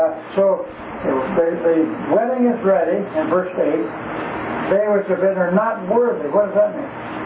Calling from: Canada; Yes, hello … from Canada.

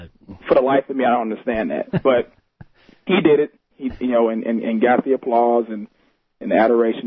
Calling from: Houston, Texas, United States; I'm calling from Houston, Texas. I was listening to you on the Internet.

